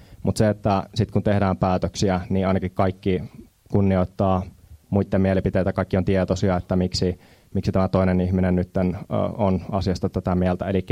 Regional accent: Jyväskylä, Central Finland, Finland; also born or lived in Kitee; now in Turku, Finland; Mä olen itse tosiaan syntynyt täällä Jyväskylässä, asunut lapsuuteni täällä, mutta mä oon Kiteeltä kotoisin sillä, että mä oon muuttanut sieltä sitten Turkuun

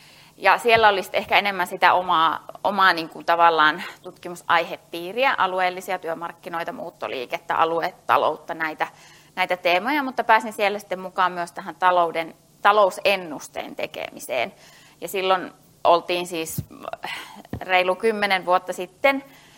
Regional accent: Jyväskylä, Central Finland, Finland; mä oon Jyväskylästä kotoisin. Mä oon kirjoittanut ylioppilaaksi tuosta Norssista.

